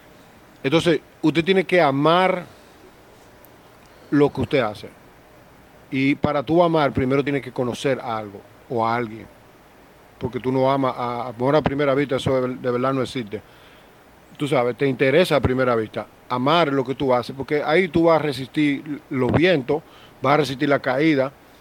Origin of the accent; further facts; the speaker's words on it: Dominican Republic; yo soy el dominicano que más alto ha llegado en esos departamentos en Grandes Ligas.